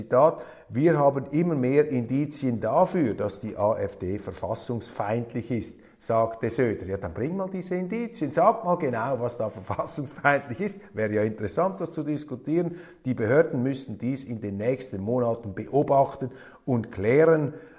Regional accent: Switzerland; Nein, meine Damen und Herren, als Schweizer, als 25% Deutscher, halte ich hier fest, Demokratie ist, dass alle miteinander reden.

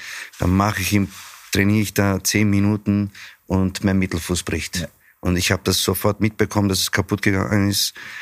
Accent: Samsun, Turkey; Ich habe eine Woche Urlaub gemacht in der Türkei, in Samsun, von wo ich herkomme.

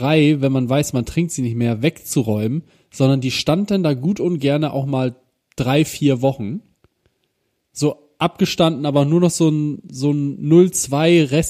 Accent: Northern Germany, Germany; Das klingt für mich einfach wie so ein Sprichwort, weil Neckar für mich als Norddeutscher so weit weg ist.

